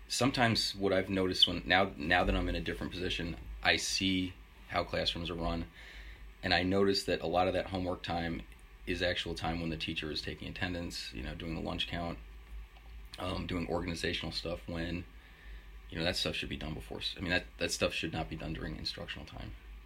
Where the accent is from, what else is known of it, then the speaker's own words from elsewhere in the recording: New York, United States; Although I am from New York, so I totally remember what it, you know, what New England is like.